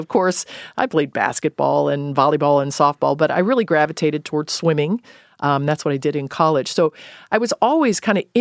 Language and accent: English; Cincinnati, Ohio, United States; I think they liked the fact that I was from Cincinnati, you know, born and raised.